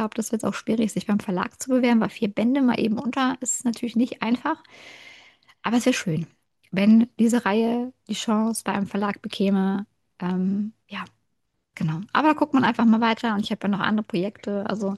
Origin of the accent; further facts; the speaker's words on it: Kiel, Schleswig-Holstein, Germany; Ich bin ja Ostseemädel, ich komme aus Kiel, ich bin dort geboren und aufgewachsen